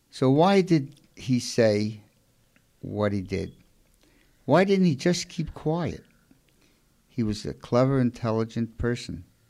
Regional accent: Brooklyn, New York, United States; accent: Brooklyn; We're both from Brooklyn. We're five blocks apart. She doesn't talk with a Brooklyn accent. She talks so sweet. And I talk with a Brooklyn accent.

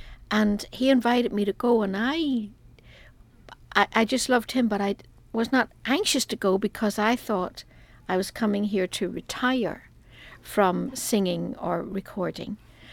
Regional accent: Ireland; I was from Ireland.

